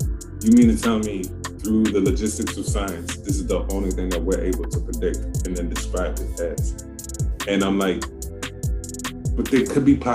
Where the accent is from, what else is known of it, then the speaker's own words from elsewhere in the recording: New York City, New York, United States; born there; I was born in Bed-Stuy. So when I was living out here, it was the apex of the crack era.